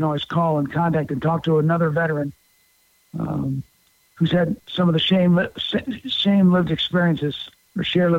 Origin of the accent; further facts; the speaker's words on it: St. Louis, Missouri, United States; now in New Jersey, United States; I'm from St. Louis, and we ended up in New Jersey because of the program Vets for Warriors.